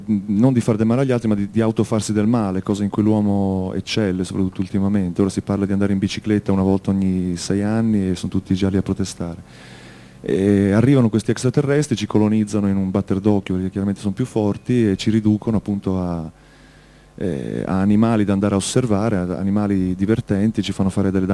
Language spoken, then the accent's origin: Italian; Luxembourg; essere cresciuti all'estero, insomma lui in Francia da spagnolo, io in Lussemburgo da italiano.